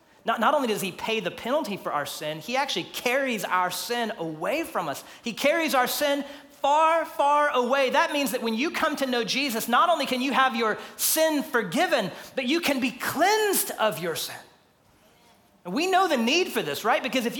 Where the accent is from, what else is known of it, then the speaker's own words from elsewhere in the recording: Texas, United States; I grew up in Texas, so the only thing I really knew of hunting was sitting in a deer stand and waiting for Bambi to just innocently wander in front of you.